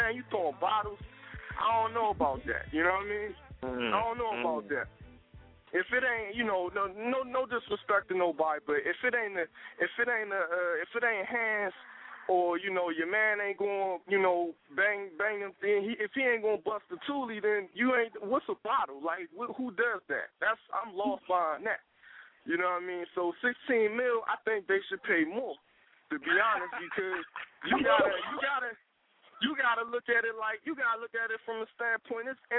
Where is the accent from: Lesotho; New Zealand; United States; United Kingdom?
United States; Capitol Heights, Maryland; that's really where I come from, you feel me? I'm from Capitol Heights, Maryland, you know what I'm saying? Right, I'm all across the street from Southeast.